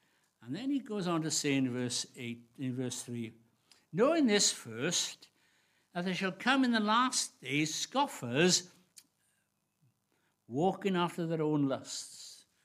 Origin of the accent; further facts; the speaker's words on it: Wales, United Kingdom; I came from South Wales, from the valleys